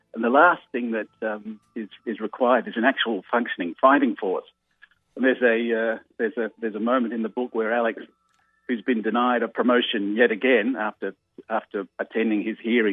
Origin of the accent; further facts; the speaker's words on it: Australia; moved away; Both of us were born and raised in Australia, but both of us lived for a long time overseas.